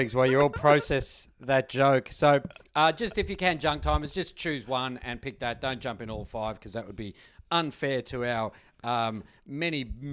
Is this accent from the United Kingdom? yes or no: no; Australia; And if you've got to work hard for it, as an Aussie, you'll fucking do it.